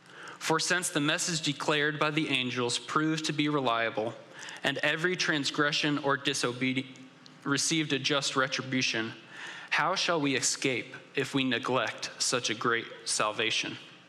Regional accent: New England, United States; A little bit about me. I'm from New England

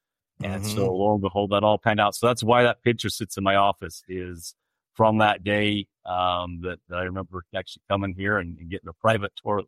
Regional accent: Utah, United States; And because I was from Utah, I got all the assignments to do together with Browning products.

